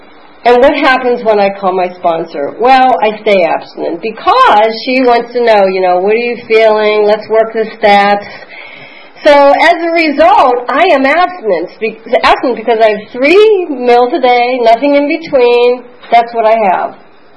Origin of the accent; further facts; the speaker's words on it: Pennsylvania, United States; So I'm from Pennsylvania, you know.